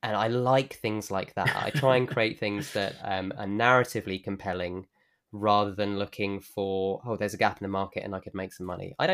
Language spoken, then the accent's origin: English; United Kingdom; because obviously for us growing up in Britain in the 90s, American culture was everything to us.